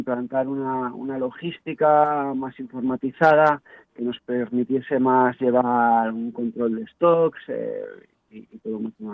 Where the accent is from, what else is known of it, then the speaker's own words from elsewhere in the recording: Bilbao, Basque Country, Spain; Menos mal que somos de Bilbao y sabemos.